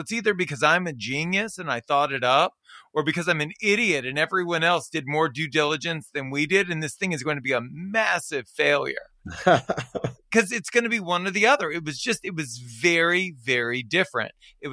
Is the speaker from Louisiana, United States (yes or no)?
yes; Baton Rouge, Louisiana, United States; I was born and raised in Baton Rouge, and I opened a bar on Hollywood Boulevard.